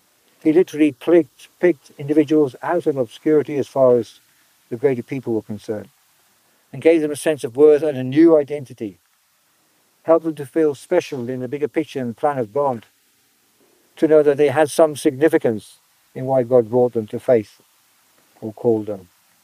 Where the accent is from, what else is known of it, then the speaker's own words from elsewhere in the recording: United Kingdom; I wasn't really a South African. I'm a Brit through and through.